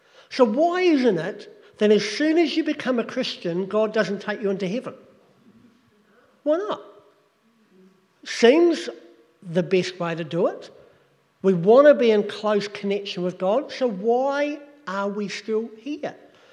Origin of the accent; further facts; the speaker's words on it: New Zealand; moved away; I grew up in New Zealand, and we drive in a slightly different way to you over here.